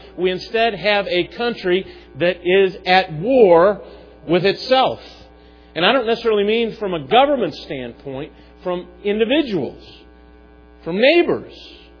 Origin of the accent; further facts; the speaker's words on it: Chicago, Illinois, United States; But I remember neighborhoods growing up in the Chicago area.